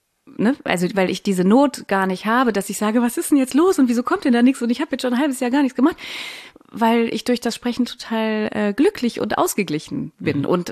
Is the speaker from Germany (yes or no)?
yes; Cologne, North Rhine-Westphalia, Germany; now in Munich, Germany; in meiner Heimatstadt Köln